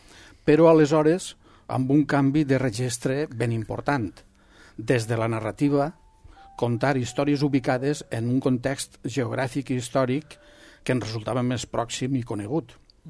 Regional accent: Rafelguaraf, Valencian Community, Spain; born there; havia d'escriure un llibre sobre la història del meu poble de naixença.

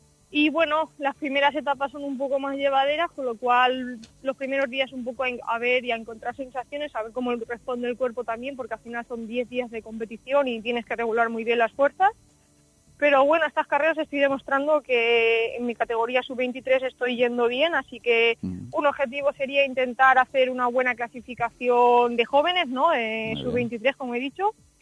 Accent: Valencian Community, Spain; ahí conseguí ser la mejor valenciana

